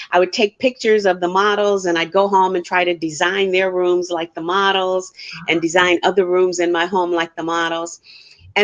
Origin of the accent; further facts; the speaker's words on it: Michigan, United States; now in California, United States; I got started in the real estate industry way back when I was in Michigan. I grew up in the Michigan area